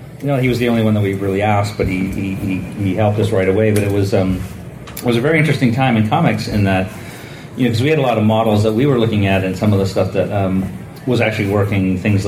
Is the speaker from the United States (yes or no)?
yes; Maine, United States; And again, growing up in Maine, we would make on a day off, a buddy of mine that read comics would make a pilgrimage down to Million Year Picnic, which was in central Boston.